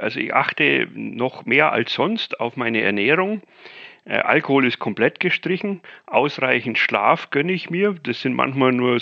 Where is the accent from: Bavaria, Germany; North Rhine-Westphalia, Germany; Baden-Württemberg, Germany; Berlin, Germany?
Bavaria, Germany; ich bin ja Bayer